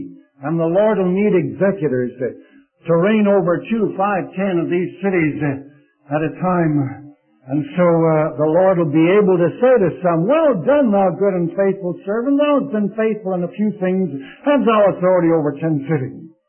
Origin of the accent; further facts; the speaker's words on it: Chicago, Illinois, United States; my dear father watched me drive a nail one day in Chicago. I was born and reared in Chicago.